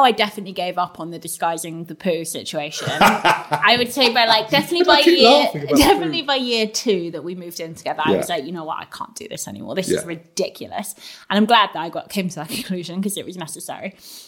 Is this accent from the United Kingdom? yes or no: yes; United Kingdom; but we're British.